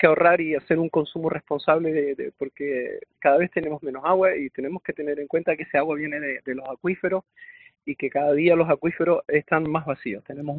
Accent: La Gomera, Canary Islands, Spain; Yo, cuando vine de La Gomera y estaba estudiando en la universidad

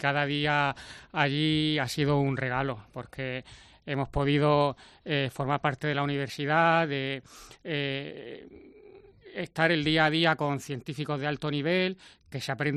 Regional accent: Murcia, Region of Murcia, Spain; Sí, sí, yo soy de Murcia.

